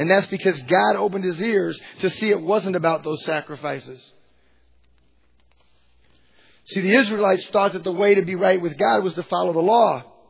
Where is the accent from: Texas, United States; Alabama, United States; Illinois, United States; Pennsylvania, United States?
Illinois, United States; Pekin; born there; also born or lived in Lincoln, Illinois / Lawrence / Dodge City / Quad Cities; I was born in Pekin, Illinois. We moved to Lincoln, Illinois. My dad was a basketball coach. We lived in Lawrence. We lived in Dodge City.